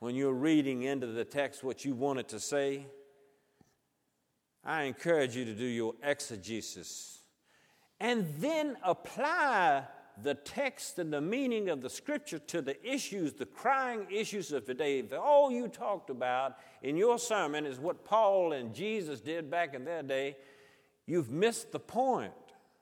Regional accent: Georgia, United States; And the paradox to me growing up in South Georgia is we were called the Bible Belt.

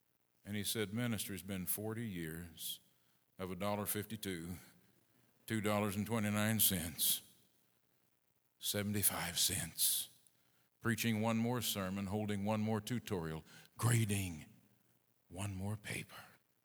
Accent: Fort Worth, Texas, United States; I grew up in the Cold War in the 50s, elementary school, west side of Fort Worth.

